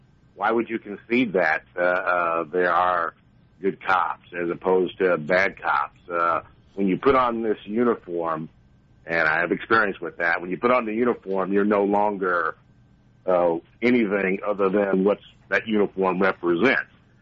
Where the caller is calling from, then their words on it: Kansas, United States; Wyandotte County, right across the state line.